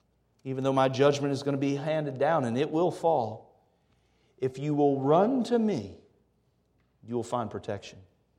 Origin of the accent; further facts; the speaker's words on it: Ohio, United States; As a kid growing up in Ohio, I remember we had a tornado that came through our neighborhood.